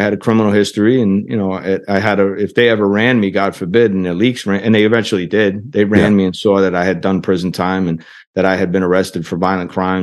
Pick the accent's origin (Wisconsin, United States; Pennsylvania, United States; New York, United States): New York, United States; also born or lived in Atlantic City; I said, well, I'm from New York by way of Atlantic City.